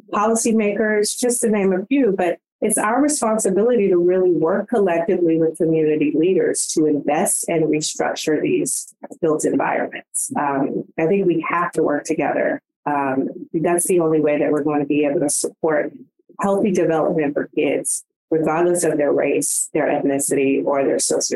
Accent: California, United States; moved away; So as you both know, I am a transplant from California, deep roots out there.

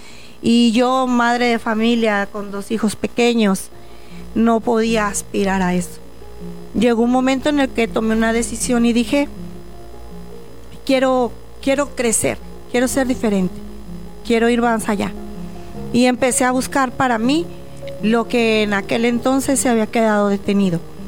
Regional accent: Torreón, Coahuila, Mexico; born there; soy nacida en Torreón, Coahuila. Soy la mayor de 5 hermanas

